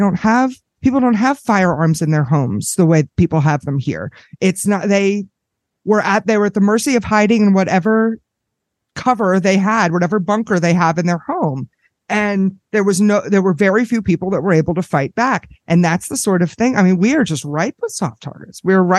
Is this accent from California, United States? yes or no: no; Maryland, United States; You guys got to understand, I was born and raised in Maryland. Everybody I know from my childhood is a pinko commie leftist.